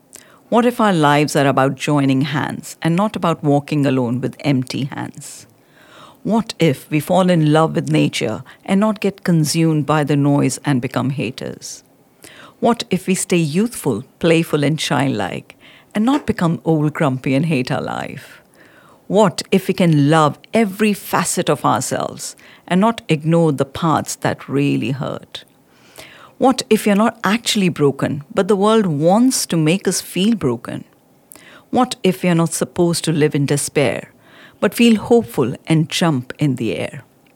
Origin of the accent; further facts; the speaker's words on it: India; gone through so many challenges growing up in India as a girl